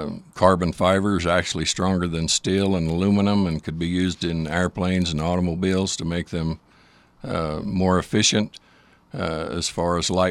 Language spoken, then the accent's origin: English; Bicknell, Utah, United States; Okay, I grew up in Wayne County, a little town called Bicknell, 365 people.